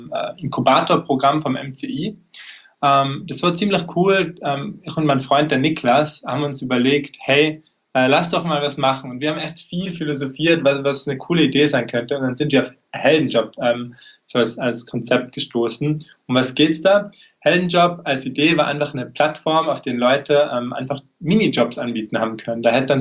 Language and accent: German; Tyrol, Austria; wie schon angekündigt. Ich komme eben aus Tirol